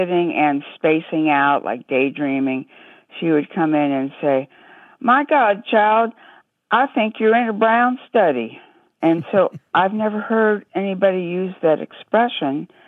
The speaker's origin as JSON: {"language": "English", "town": "San Diego", "region": "California", "country": "United States", "said": "I'm from San Diego."}